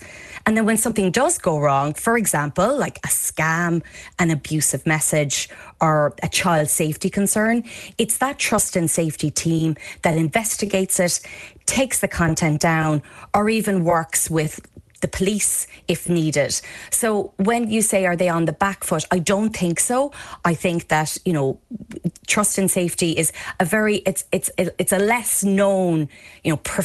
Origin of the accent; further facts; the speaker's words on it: Tralee, Munster, Ireland; I'm originally from Tralee and I went to school here.